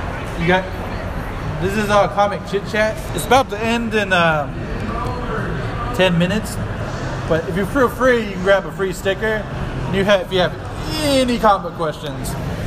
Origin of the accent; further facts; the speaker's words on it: United States; Maybe it's because I'm American.